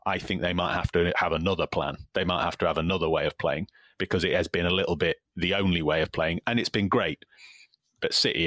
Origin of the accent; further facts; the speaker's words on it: Salford, North West England, United Kingdom; I grew up in Salford